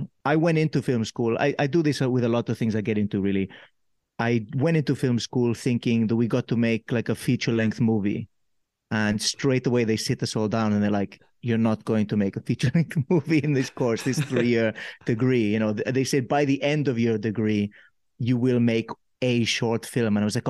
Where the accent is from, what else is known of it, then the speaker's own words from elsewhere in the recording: Pollença, Balearic Islands, Spain; I'm from, I'm from Mallorca. I grew up in Poyenza where, you know, overlooking where the king of Spain docks his ship.